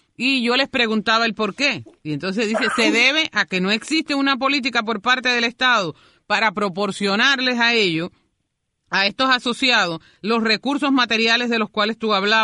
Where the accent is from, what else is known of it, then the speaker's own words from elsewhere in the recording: Oriente, Cuba; la gente de Oriente, de donde yo soy?